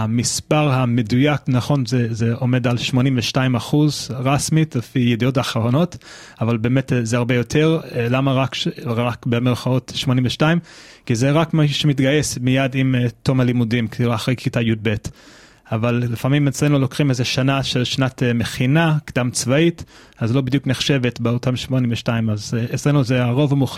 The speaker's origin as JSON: {"language": "Hebrew", "country": "United States", "tie": "born or raised there", "second_language": "Hebrew", "lives_now": "Israel", "said": "אני גדלתי בארצות הברית, אם זה לא ידוע לכם לפי המבטא, לפי העברית."}